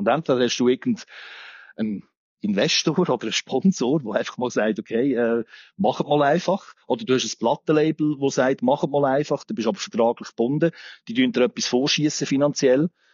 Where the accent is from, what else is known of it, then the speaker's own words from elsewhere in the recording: Olten, Solothurn, Switzerland; ich bin ursprünglich aus Olten.